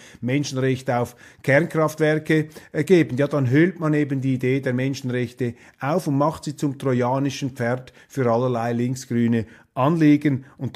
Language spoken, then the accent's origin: German; Switzerland; Und was uns als Schweizer natürlich besonders freut, ist, dass Granit Xhaka, der Schweizer mit kosovarischem Hintergrund